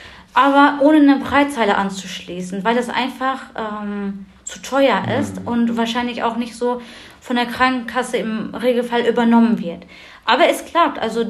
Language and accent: German; Germany; first language Turkish; German is a second language